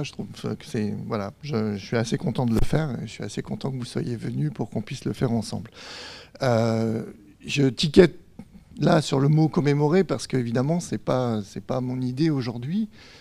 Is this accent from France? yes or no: yes; France; Ce qui veut dire que chez nous en France, c'est 13 jours plus tard.